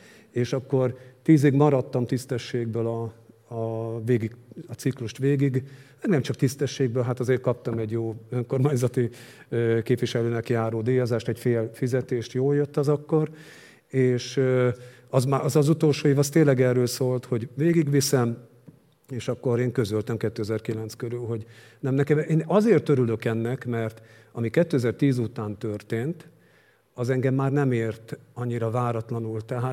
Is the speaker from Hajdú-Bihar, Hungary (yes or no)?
no; Székesfehérvár, Fejér, Hungary; Tehát az egy Orbán Viktor, ugyanabból a városból származunk, Székesfehérváron voltunk diákok